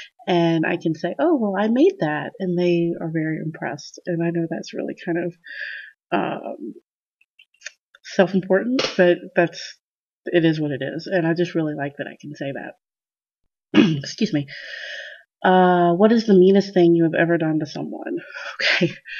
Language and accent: English; North Carolina, United States; I am from North Carolina, and I was born in 1979, so I'm kind of old anyway.